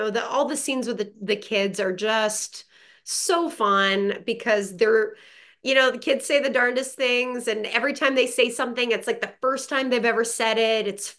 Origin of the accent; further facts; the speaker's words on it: Montreal, Quebec, Canada; first language French; English is a second language; my first language growing up, being from Montreal, Canada.